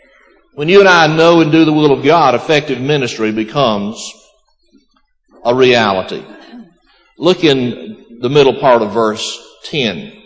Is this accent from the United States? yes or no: yes; Florala, Alabama, United States; Where I grew up in Florella, Alabama, the name Jackson is an honorable name.